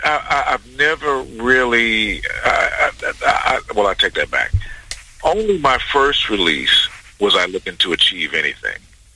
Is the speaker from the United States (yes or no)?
yes; Jackson, Mississippi, United States; I was born in 1957 in Jackson, Mississippi. And I grew up at a time in Jackson, Mississippi, where it was incredibly fertile culturally.